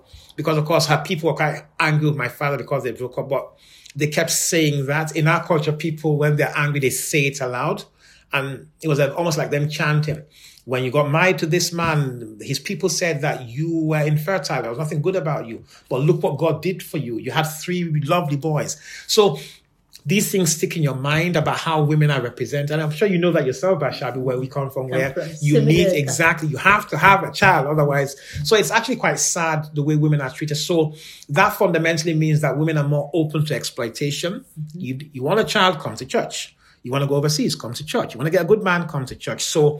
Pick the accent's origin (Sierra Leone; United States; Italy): Sierra Leone; Growing up in Sierra Leone, if you did not have a child, there was something wrong with you.